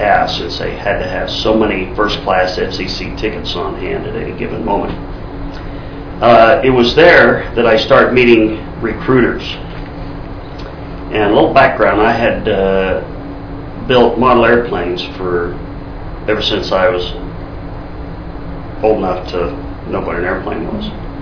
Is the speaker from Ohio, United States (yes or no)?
no; Punxsutawney, Pennsylvania, United States; also born or lived in Big Run; I was born in Big Run, Pennsylvania, which is about 100 miles northeast of Pittsburgh, 7 miles away from Punxsutawney, which is home of the groundhog. I grew up and graduated from Punxsutawney High School in 1958.